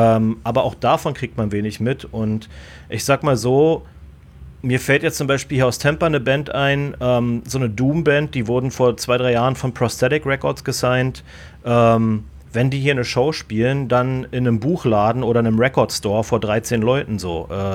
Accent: Berlin, Germany; born there; Doch, ich bin in Berlin geboren.

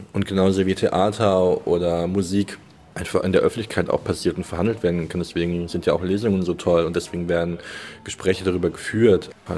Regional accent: Germany; born there; Das heißt, ich bin in Deutschland geboren, meine Familie kommt aus Deutschland.

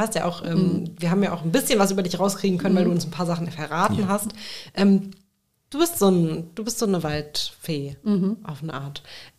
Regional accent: Königstetten, Lower Austria, Austria; Ich glaube, da sind wir aus Königstetten, haben wir da so einen Ausflug hingemacht.

